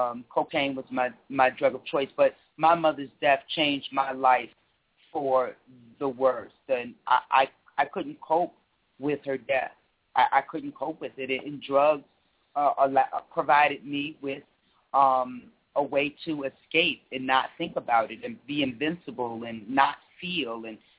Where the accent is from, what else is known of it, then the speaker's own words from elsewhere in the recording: New York, United States; I come from a two-parent household. I'm originally from New York, Harlem in the building. I have one younger sibling